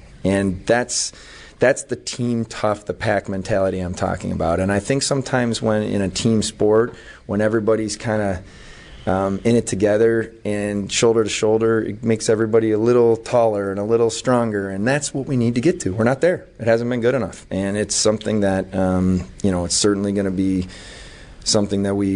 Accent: Buffalo, New York, United States; But I love the town, okay? I love Buffalo. I'm from Buffalo. I know what this place can be and what it means, this organization and franchise mean to the city.

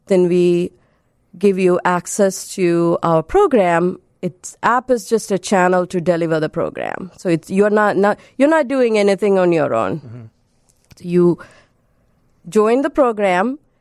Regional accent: India; I come from India.

